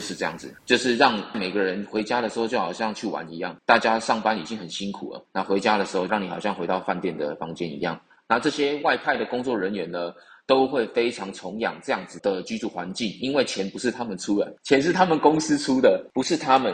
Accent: Thailand; 我在泰国出生的。对，我父亲是1988年来这边第一批的台商，那我就刚好在这边出生了，在这边出生长大。

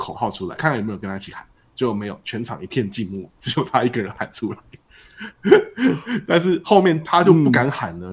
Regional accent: Taiwan; 因为我们台湾人的个性不是内敛嘛

